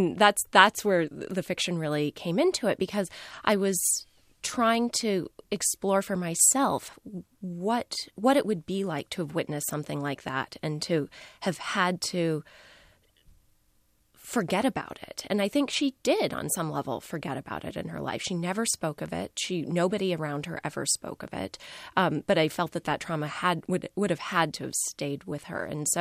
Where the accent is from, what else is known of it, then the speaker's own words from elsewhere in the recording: Albuquerque, New Mexico, United States; born there; I was born in Albuquerque. And as a child, I spent a lot of time with my older relatives, my great grandmother and my grandparents.